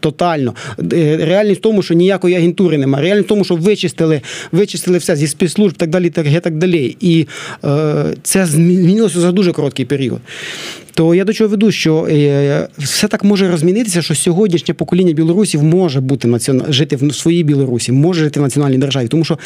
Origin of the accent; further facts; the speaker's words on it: Vinnytsia Oblast, Ukraine; Я з Вінницької області